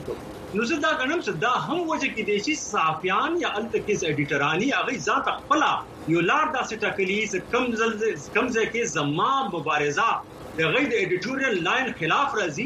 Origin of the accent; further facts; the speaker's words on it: Pakistan; زه د پاکستان ریاست ته ټیکس ور کوم زه د پاکستان سټیزن یم